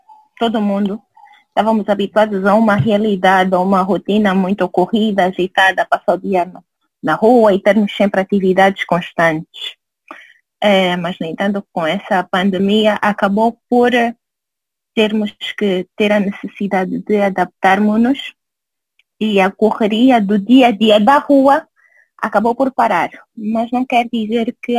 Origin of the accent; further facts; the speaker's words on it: Angola; moved away; se nós formos deixando o legado enquanto angolanos que estão fora